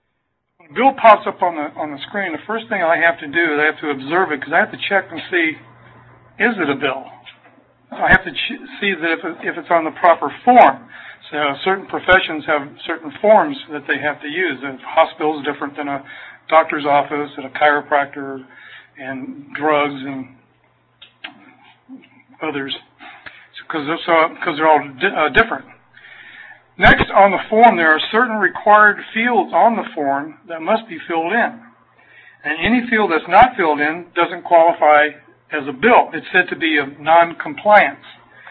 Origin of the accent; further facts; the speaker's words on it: Arkansas, United States; born there; I can say that. I was born in Arkansas.